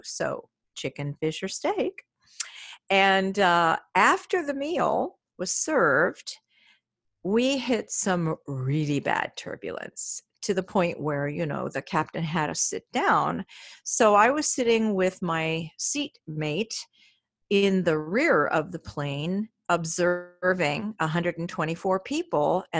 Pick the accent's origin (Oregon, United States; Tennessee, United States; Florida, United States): Oregon, United States; also born or lived in Hawaii; I think it was Hawaii. But I'm from Oregon originally. So I figured, well, I'll go home and maybe live with my parents for a bit